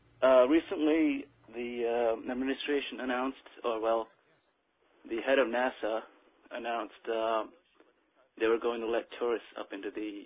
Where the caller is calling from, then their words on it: Medford, United States; I'm in Medford.